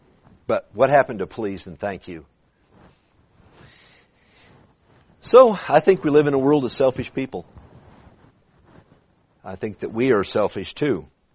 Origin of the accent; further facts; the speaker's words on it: California, United States; now in Texas, United States; I grew up in California when there wasn't much godliness. You know, moving to Texas, man, there's four churches on every corner.